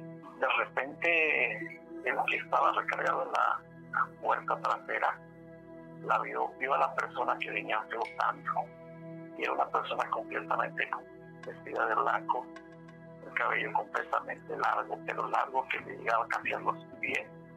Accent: Guadalupe, Veracruz, Mexico; Aquí de donde yo soy, aquí de Guadalupe, pues no hay un hospital de primer nivel.

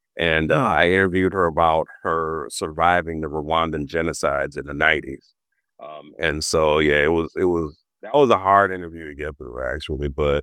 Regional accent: New Orleans, Louisiana, United States; Oh, yeah. I grew up walking distance from the French Quarter.

